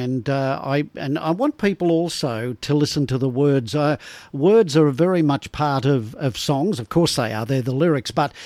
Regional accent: Sydney, New South Wales, Australia; I grew up in Sydney, so I know the Blue Mountains very, very well.

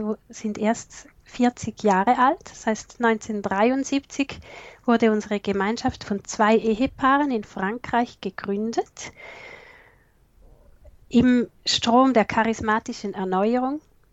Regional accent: St. Gallen, Switzerland; also born or lived in France; Ich bin Schweizerin, komme aus der Region St. Gallen und bin nach dem Studium 2010 in die Gemeinschaft der Seligpreisungen in Zug angetreten

